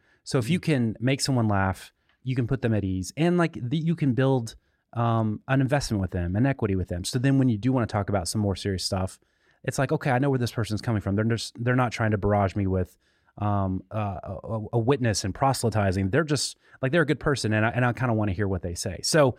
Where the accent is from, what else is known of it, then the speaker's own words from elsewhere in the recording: the South, United States; I think a rite of passage in growing up in the South, in the evangelical South, is should I become a youth minister if you're a guy?